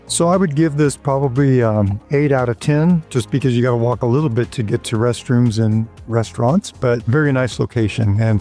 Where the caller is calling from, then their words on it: Bishop, California, United States; Zach and Jesse … I'm reporting from Bishop, California.